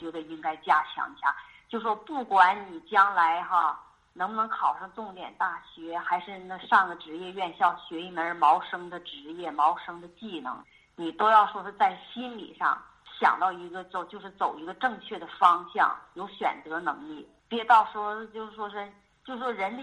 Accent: China; 作为中国人来讲

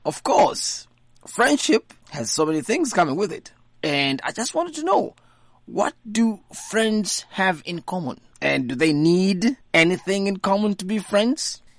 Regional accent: Nigeria; Oh, we're from Nigeria.

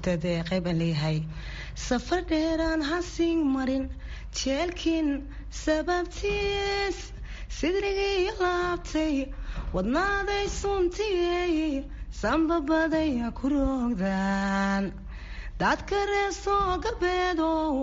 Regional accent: Norway; also born or lived in Mogadishu, Somalia; anigu muddo 30 sano ah ka maqan meeshii aan ku dhashay, caasimadii dalka Soomaaliya, Muqdisho. igu dambeysay anigoo inan yar ah, maxaan ku oran lahaa 1989 ayaan waddanka ka baxay anoo inan yar ah. maxaan ku oran lahaa waxaan tegay Norway.

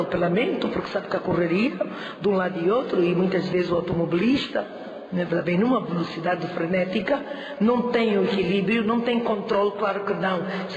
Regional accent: Angola; enquanto angolanos, não é verdade, enquanto cidadã, enquanto mulher

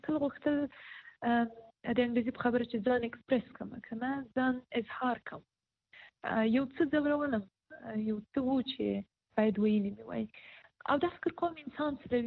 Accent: Paktia, Afghanistan; also born or lived in Kabul; زه د پکتیا ولایت یم

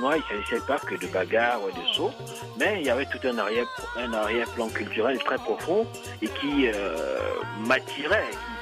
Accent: Cameroon; dans mon pays natal, au Cameroun, là-bas

